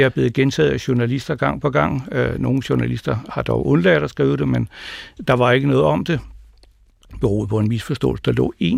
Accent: Gentofte, Capital Region of Denmark, Denmark; born there; Født i 1944 i Gentofte.

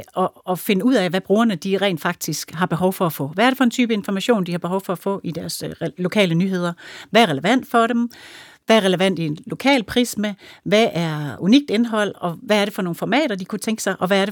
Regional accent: West Jutland, Denmark; Og så er jeg født og opvokset i Vestjylland, så jeg er også med på TV Syd. Og så er jeg jo den heldige situation, at jeg arbejder i Odense

